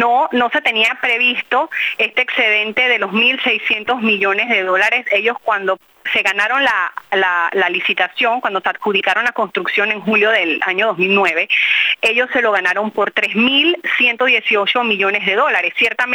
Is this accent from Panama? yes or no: yes; Panama; y como panameños, se está exigiendo